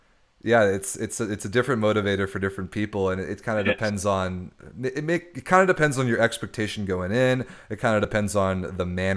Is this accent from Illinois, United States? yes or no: yes; Chicago, Illinois, United States; born there; I mean, I was born in Chicago in 94, and I was unfortunately just too young to really experience it for real.